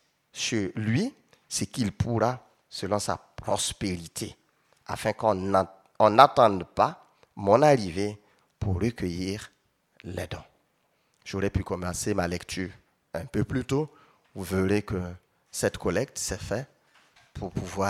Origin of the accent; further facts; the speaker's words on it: Burkina Faso; Je suis du Burkina Faso et une partie du Burkina Faso est bien arrosée. L'ouest du pays est bien arrosé, donc Bobo, Gawa.